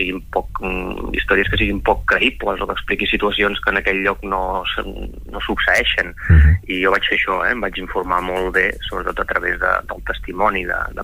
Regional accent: Catalonia, Spain; la zona que millor conec, que és la Costa Brava i l'Empordà, no? Que és el meu lloc d'origen

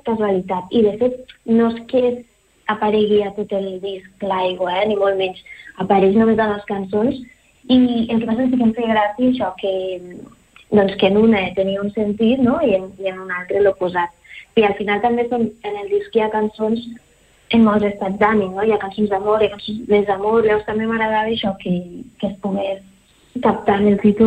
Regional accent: Lleida, Catalonia, Spain; Que venim de Lleida i quan passem de més de 2 hores amb cotxe ja és com que anem a tocar lluny

